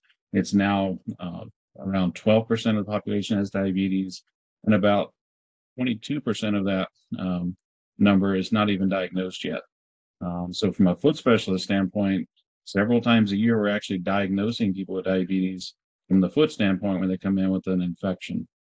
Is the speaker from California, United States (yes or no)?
no; Tennessee, United States; My wife and I moved here in 2004 after completing our training in Connecticut. I was originally from Tennessee. And then I went to Iowa for podiatric medical school and then residency again in Connecticut.